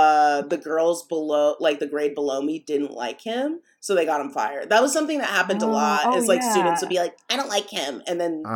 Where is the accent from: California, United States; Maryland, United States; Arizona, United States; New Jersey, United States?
California, United States; Pasadena; No, I'm from Pasadena, California. Local.